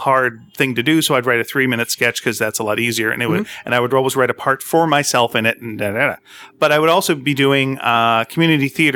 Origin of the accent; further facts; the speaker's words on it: North Delta, British Columbia, Canada; So Dave and I grew up in North Delta, which if you haven't been there, good for you. It's a place where you can grow up and you can have a good time or you can have a bad time.